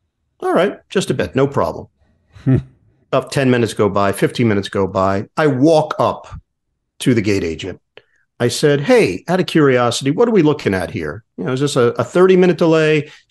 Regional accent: New York, United States; okay, look, dude, I'm from New York.

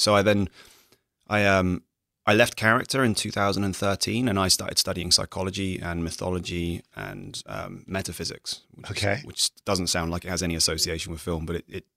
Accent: Southampton, South East England, United Kingdom; I was in Southampton, which is my hometown back in the UK.

